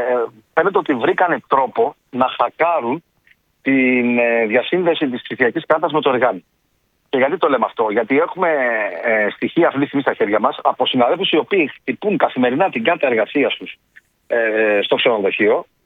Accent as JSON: {"language": "Greek", "country": "Greece", "said": "Αγαπάω πολύ την πατρίδα μου και έχουμε κάνει τεράστια προσπάθεια και την έχουμε φέρει στις πρώτες θέσεις των προτιμήσεων των επισκεπτών. Αυτό έρχονται στη χώρα μας να δουν. Την Ακρόπολη μας"}